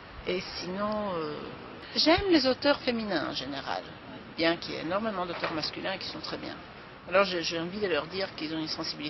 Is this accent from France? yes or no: no; Italy; now in Belgium; je suis italienne, j'habite en Belgique depuis 30 ans, donc je considère que je reste italienne, je suis quand même un petit peu belge